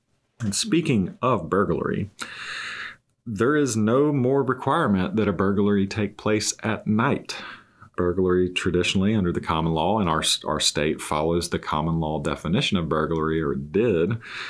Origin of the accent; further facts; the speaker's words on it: Greenville, North Carolina, United States; It's actually from my hometown of Greenville.